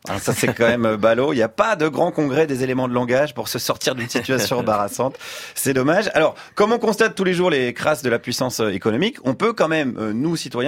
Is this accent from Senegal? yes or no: yes; Senegal; on est sénégalais.